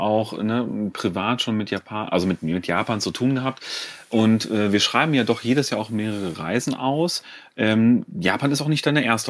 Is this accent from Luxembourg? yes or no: no; Aachen, North Rhine-Westphalia, Germany; Und dann habe ich mein Praktikum in meiner Heimatstadt Aachen gemacht